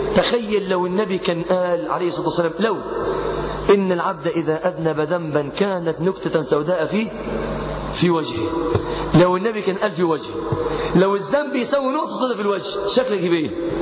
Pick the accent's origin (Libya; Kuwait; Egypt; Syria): Egypt; Mansoura, Dakahlia; احنا عندنا في المنصورة